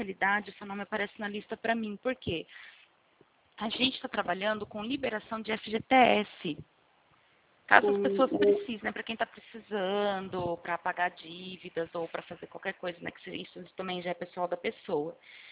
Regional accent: Santa Gertrudes, São Paulo, Brazil; Eu sou da cidade de Rio Claro, Santa Gertrudes, né, na realidade.

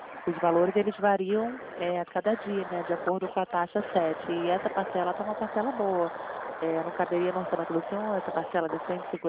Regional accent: Rio de Janeiro, Brazil; só que eu não sou de São Paulo não, tá? Eu sou do Rio de Janeiro

